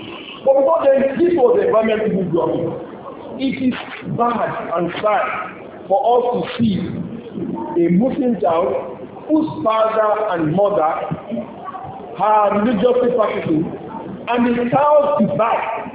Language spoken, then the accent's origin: English; Lagos, Nigeria; That is the moment we grew up in Lagos here.